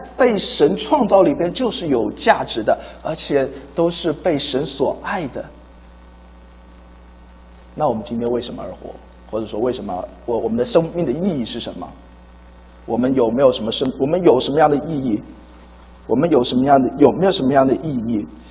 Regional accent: China; 我们中国人会很喜欢这个字，对吗？

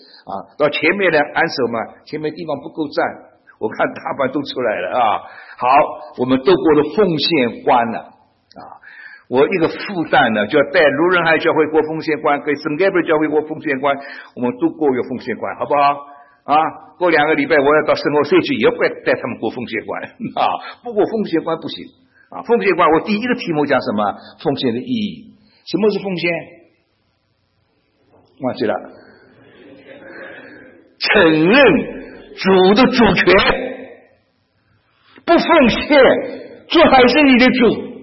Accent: China; 我们中国人永远脱不开皇帝思想了啊！

